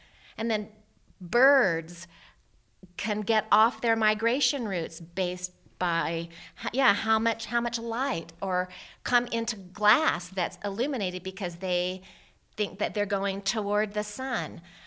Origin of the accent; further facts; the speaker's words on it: Utah, United States; also born or lived in Idaho, United States; We grew up in Utah, and in Idaho